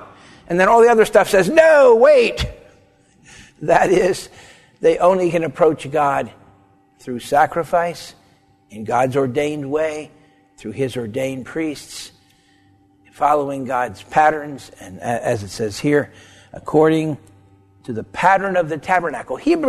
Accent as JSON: {"language": "English", "region": "New Jersey/Pennsylvania area", "country": "United States", "said": "But I am from the New Jersey, Pennsylvania area, the East"}